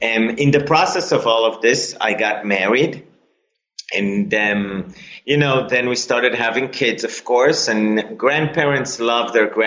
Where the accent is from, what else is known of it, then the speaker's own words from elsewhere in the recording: Israel; both my parents are a typical Jews, Israelis. I was born and raised in Israel. I still live in Israel, by the way.